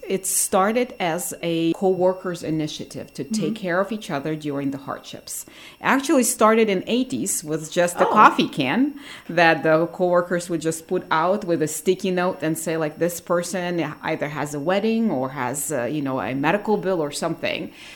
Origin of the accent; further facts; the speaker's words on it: Ukraine; moved away as an adult; Because I moved here from Ukraine 4 years ago. And in Ukraine, for the past 15 years of my life, I actually did run a nonprofit and did lots of different charity work.